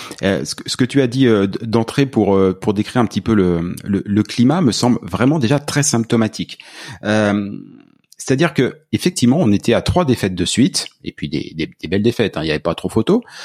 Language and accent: French; Quebec, Canada; Parce que bon, on est québécois, bordel.